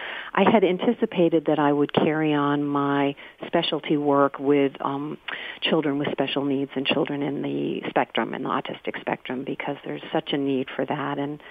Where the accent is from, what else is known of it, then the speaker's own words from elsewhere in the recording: Bar Harbor, Maine, United States; now in Ellsworth, United States; I'm actually from Bar Harbor and MDI, Mount Desert Island. So I'm sitting about 20 to 30 minutes from that location in Ellsworth.